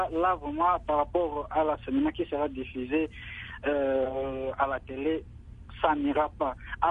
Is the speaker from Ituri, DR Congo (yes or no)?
yes; Ituri, DR Congo; Par exemple, ici chez nous, à Ituri, nous sommes en ville